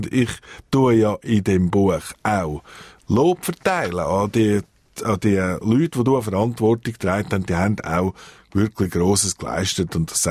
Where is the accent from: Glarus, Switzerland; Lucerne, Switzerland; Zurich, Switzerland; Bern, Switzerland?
Glarus, Switzerland; Und als Glarner und als ursprünglicher Jurist und jetzt Journalist hat mich das einfach immer angesprochen.